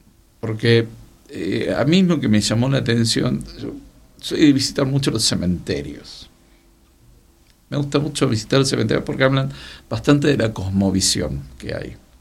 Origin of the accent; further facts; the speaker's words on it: Argentina; No, sí, sabemos, somos argentinos, ¿no?